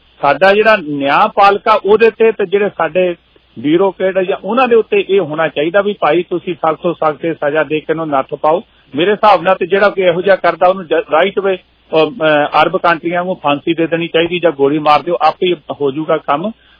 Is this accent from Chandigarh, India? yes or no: no; Punjab, India; ਅਸੀਂ ਆਪਾਂ ਤਾਂ ਪੰਜਾਬ ਦੇ ਰਹਿਣ ਵਾਲੇ ਹਾਂ